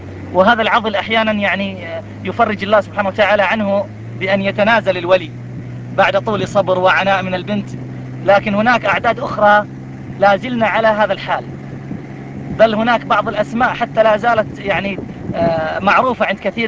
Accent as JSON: {"language": "Arabic", "country": "Iraq", "said": "تعلم يا شيخ إنه عندنا في العراق يعني عدد ليس قليل"}